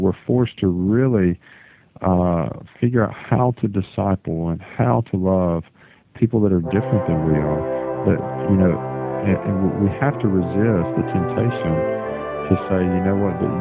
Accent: Auburn, Alabama, United States; Well, I grew up in Auburn, Alabama, and went to, you know, elementary school all the way through high school there.

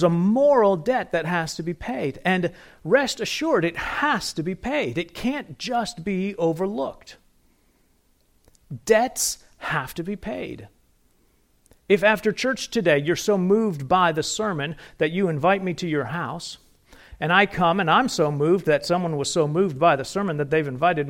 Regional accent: Ohio, United States; So I grew up in Northern Ohio. Amy and I did. Every summer we would go to Cedar Point, the amazement park.

